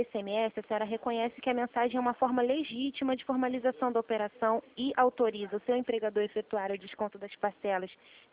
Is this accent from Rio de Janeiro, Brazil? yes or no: yes; Nova Iguaçu, Rio de Janeiro, Brazil; sou de Nova Iguaçu.